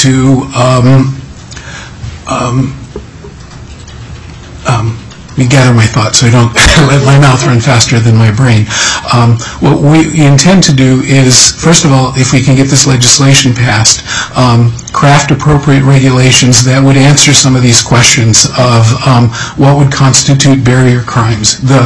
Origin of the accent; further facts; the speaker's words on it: Alaska, United States; I grew up in Alaska, and so I know what it was like then when you could do business on a face-to-face basis.